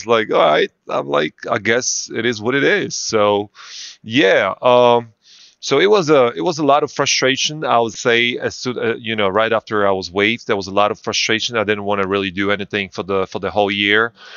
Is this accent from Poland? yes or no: yes; Łódź, Łódź Voivodeship, Poland; English is a second language; I'm in Poland right now. I'm in my city, Łódź, right on the middle of Poland.